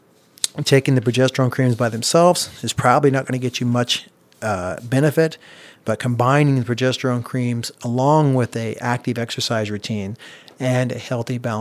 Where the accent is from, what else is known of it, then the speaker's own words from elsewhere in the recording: Independence, Missouri, United States; I grew up in Independence, Missouri, so that's a deep part of my core, you know.